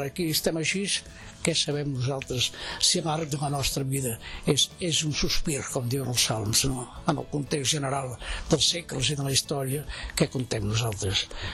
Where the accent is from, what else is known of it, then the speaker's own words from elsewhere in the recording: Sant Martí Sesgueioles, Catalonia, Spain; en el meu poble, poble petit, Sant Martí Sesgueioles